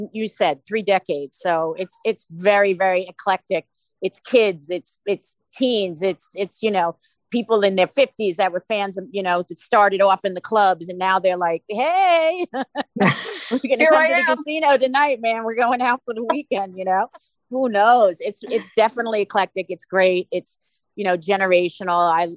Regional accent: New York, United States; Well, we're from New York.

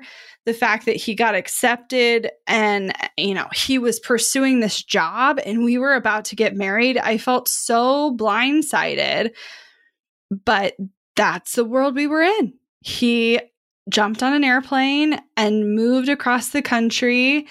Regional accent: Midwest, United States; And like, I'm from the Midwest and used to a lot of trees, but it's just different there.

